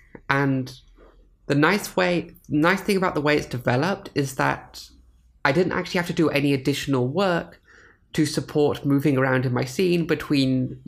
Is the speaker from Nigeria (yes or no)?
no; United Kingdom; because I'm not sure if you can tell by my accent, but I'm British and I've studied British Sign Language before.